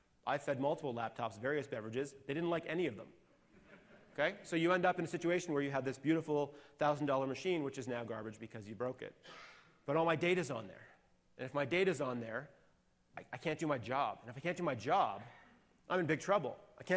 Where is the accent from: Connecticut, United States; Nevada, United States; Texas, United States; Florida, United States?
Connecticut, United States; now in Canada; I'm from Canada. Well, I'm from Connecticut, but I live in Canada.